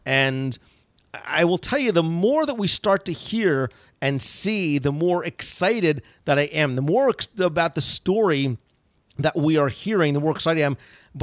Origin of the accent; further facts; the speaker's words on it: Northeast, United States; I come from the Northeast, and I'd like my pizza.